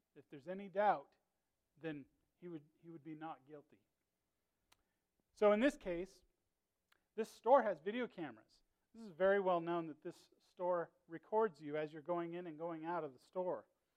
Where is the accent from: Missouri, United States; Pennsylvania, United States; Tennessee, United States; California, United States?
California, United States; They saw that I was from California, and they wanted to put me on the list.